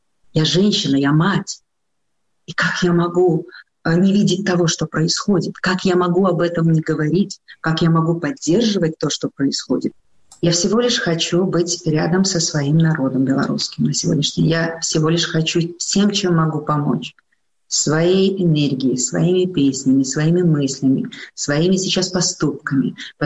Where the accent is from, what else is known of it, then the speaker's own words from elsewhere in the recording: Belarus; мы были белорусы